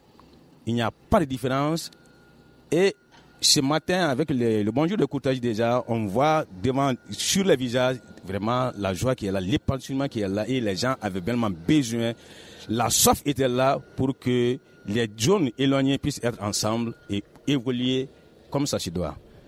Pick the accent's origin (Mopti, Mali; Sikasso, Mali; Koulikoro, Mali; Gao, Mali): Mopti, Mali; Mopti, c'est chez moi. Je suis natif de Mopti et je sais comment était l'économie mopticienne.